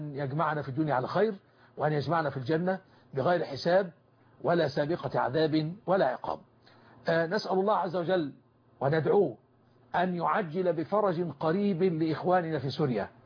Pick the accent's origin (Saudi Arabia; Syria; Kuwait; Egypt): Egypt